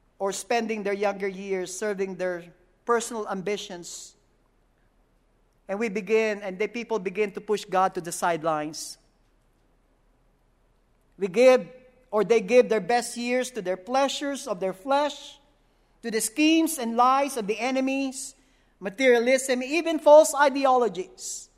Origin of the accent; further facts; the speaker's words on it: Philippines; Growing up in the Philippines